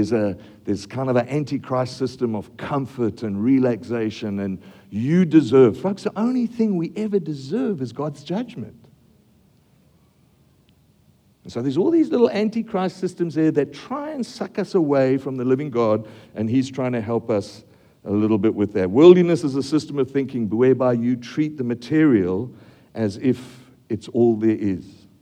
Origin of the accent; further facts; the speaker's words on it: Australia; I'm from Aussie, maybe double extra large